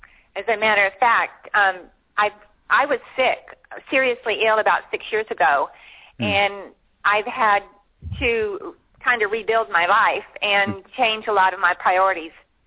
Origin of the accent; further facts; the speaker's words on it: the South, United States; Yes, I am a Southerner. I have, yes, very deep Southern roots.